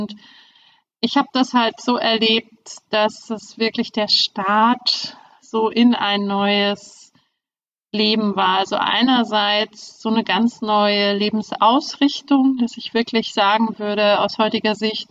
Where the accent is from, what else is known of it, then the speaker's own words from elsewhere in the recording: East Germany, Germany; Ich bin in der DDR aufgewachsen, dort eigentlich komplett ohne irgendwelche Berührungspunkte mit dem Glauben.